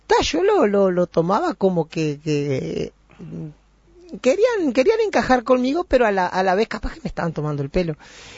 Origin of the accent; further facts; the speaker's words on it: Sarandí Grande, Florida, Uruguay; also born or lived in Montevideo; Nací en Montevideo y me crié en Sarandí Grande, Florida, que es donde hice parte de la escuela, hice el ciclo básico del liceo, donde prácticamente me crié ahí.